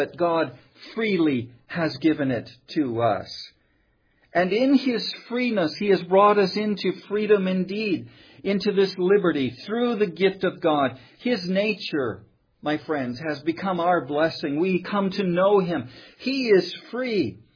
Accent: United States; born there; My friends, I was born in America, and as a young child, we often celebrated, in fact, we always celebrated Christmas in some fashion.

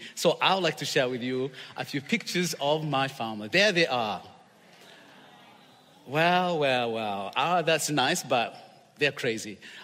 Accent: Uganda; now in United States; yes, I'm from Uganda, but today I'm representing the little ones in Cambodia that you love so much.

